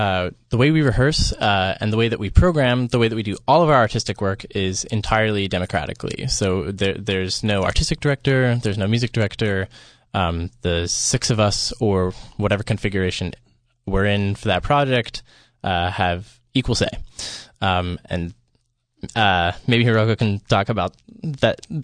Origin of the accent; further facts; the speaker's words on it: Philadelphia, Pennsylvania, United States; I'm from the Philadelphia area, as are 2 of our other members